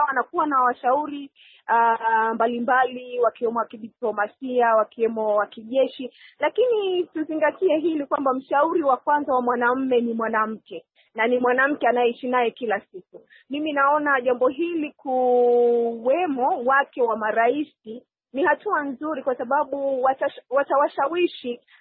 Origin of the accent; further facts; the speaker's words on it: Rwanda; kama Mnyarwanda kwanza, mwanamke ambaye ni wa Kinyarwanda